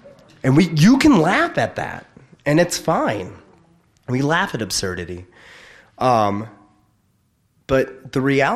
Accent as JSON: {"language": "English", "region": "England", "country": "United Kingdom", "said": "But I'm English and several other things that are not French."}